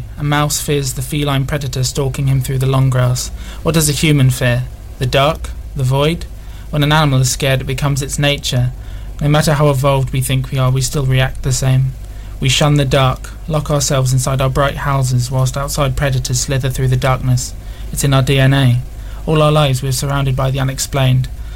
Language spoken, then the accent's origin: English; Ventnor, South East England, United Kingdom; Oh, well, I'm 22. I come from Ventnor.